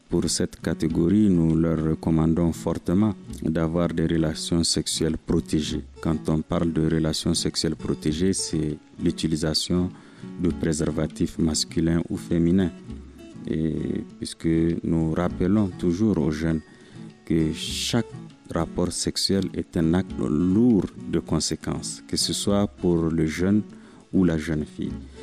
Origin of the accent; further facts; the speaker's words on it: Niger; Auparavant, dans nos sociétés africaines et même chez nous au Niger, les parents avaient ce rôle